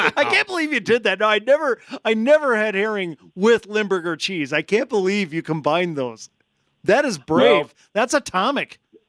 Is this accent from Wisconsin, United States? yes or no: yes; Wisconsin, United States; Well, I grew up in Wisconsin, of course.